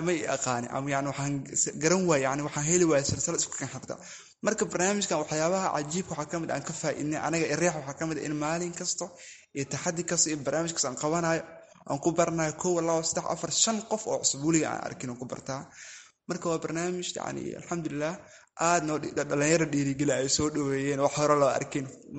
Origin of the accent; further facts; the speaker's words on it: Kenya; asalkii waxaan ka imaaday reer Kenya ahay, dadka dhalinyarada qaxootiga wax ku soo bartaa ahay.